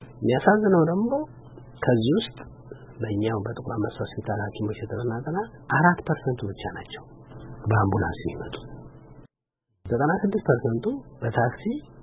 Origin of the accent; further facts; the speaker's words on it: Addis Ababa, Ethiopia; ኮሪያ ሰፈር የሚባል ሰፈር ላይ ያደግኩት